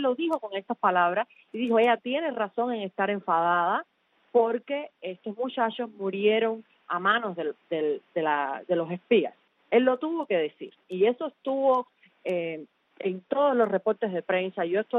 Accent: Cuba; claro que soy pro-Cuba, yo soy cubana.

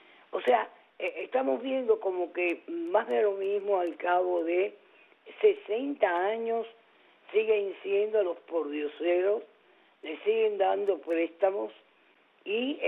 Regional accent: Cuba; lo voy a decir como cubana

